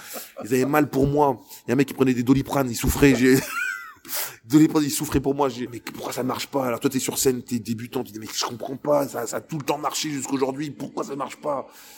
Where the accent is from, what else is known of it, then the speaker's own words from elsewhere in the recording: Lille, Hauts-de-France, France; Parce que moi, je suis un Lillois